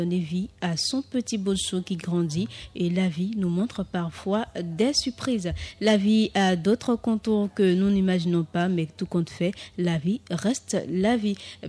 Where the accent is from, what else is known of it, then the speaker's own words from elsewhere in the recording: Savalou, Collines, Benin; Donc, je suis de Savalou, gardez ça, je suis la fille des collines et du centre.